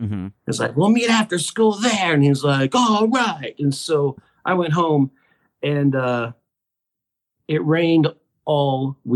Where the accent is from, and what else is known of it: Texas, United States; born or raised there